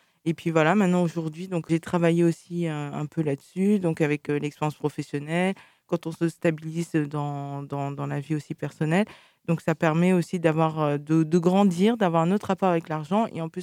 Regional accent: France; moi, je suis française d'origine antillaise.

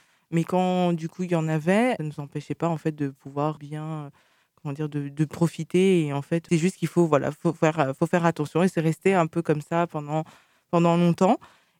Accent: France; moi, je suis française d'origine antillaise.

